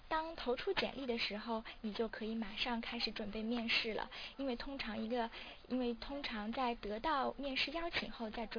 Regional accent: southern China, China; 虽然我是南方人，但是我的外公以及我的爷爷都是北方人，

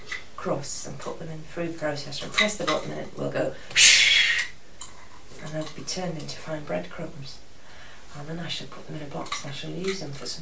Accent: Yorkshire and the Humber, United Kingdom; Well, I'm from Yorkshire

